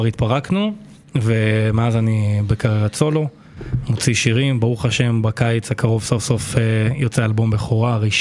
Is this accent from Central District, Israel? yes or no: yes; Netanya, Central District, Israel; אני נולדתי, גדלתי בנתניה כל חיי, עוד מהימים שאימא השריצה אותי אי שם בלניאדו. אז כן, יש לי לויאליות מאוד גדולה לעיר שלי